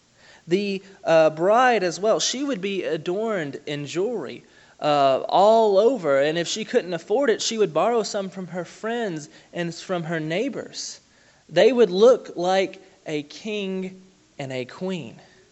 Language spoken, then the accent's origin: English; Alabama, United States; I grew up in Alabama in the country, and you have to drive about 10 miles either way to get to a store